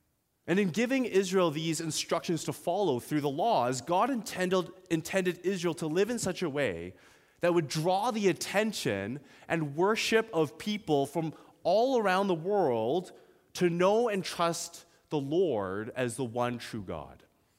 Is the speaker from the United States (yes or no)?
no; Ottawa, Ontario, Canada; Now, I am originally from Ottawa, and if any of you have ever visited Ottawa, you know that it is a unique place.